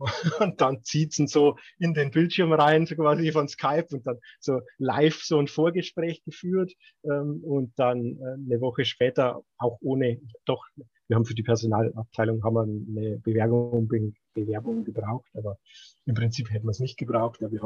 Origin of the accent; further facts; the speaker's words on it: Bavaria, Germany; ich bin jetzt kein gebürtiger Franke, sondern eher ein bisschen weiter unten in Bayern.